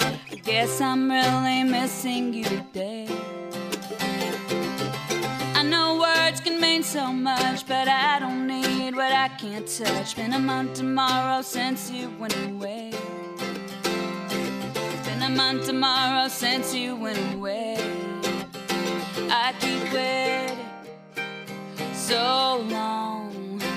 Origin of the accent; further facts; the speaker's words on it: Austin, Texas, United States; Well, I grew up in Austin, Texas, and my dad is a singer-songwriter, folk singer.